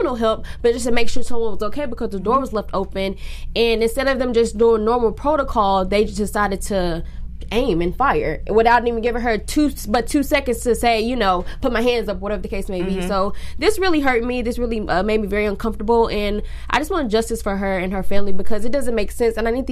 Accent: Dallas, Texas, United States; I'm actually from Dallas, Texas. So this hit home for me as well as just like the other murder that just happened.

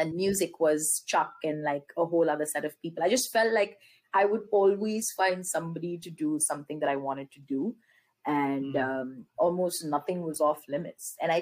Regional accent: South India, India; I've come to Delhi every summer since I was a little child. I never really, and I'm coming from the South, I used to never really feel safe in Delhi.

